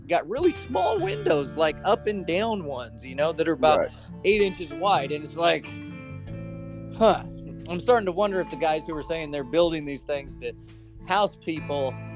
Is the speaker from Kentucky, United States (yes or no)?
yes; Kentucky, United States; because it flooded my home state, and so we went out there to Eastern Kentucky.